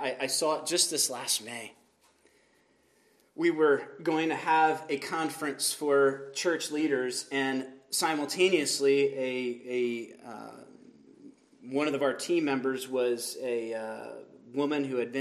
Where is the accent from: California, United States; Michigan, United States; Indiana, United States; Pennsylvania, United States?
Pennsylvania, United States; Now, we're from Pennsylvania.